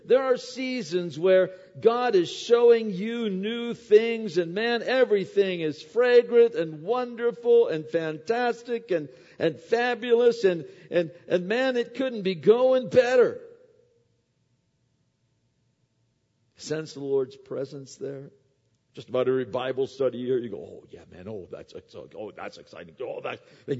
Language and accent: English; Pennsylvania, United States; We don't see it as much here as you do where I grew up in Pennsylvania